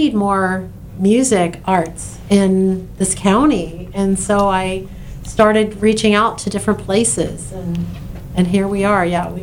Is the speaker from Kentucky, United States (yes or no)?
yes; Kentucky, United States; So I'm originally from Kentucky. Mm-hmm. I am the youngest of seven kids. I grew up with all these brothers.